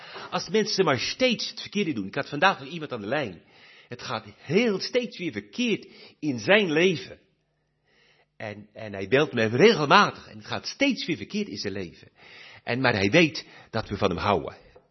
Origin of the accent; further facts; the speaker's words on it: Netherlands; now in Belgium; Ik weet niet meer, ik ben 40 jaar weg uit Nederland, dus ik weet niet meer hoe dat hier is.